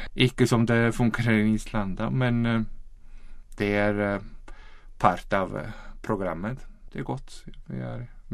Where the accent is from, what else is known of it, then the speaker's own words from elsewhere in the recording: Åland, Finland; now in Italy; Vi kommer från Åland.